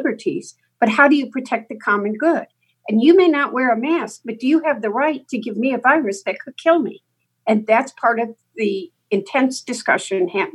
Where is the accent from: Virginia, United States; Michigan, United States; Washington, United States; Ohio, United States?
Michigan, United States; I'm a car girl. I'm from Michigan. There are a lot of jobs dependent on this industry in this state.